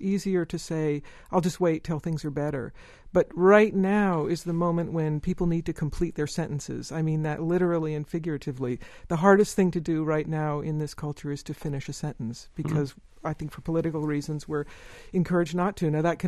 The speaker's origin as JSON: {"language": "English", "country": "United States", "said": "Actually, it came because as a young artist, I was ashamed of being American."}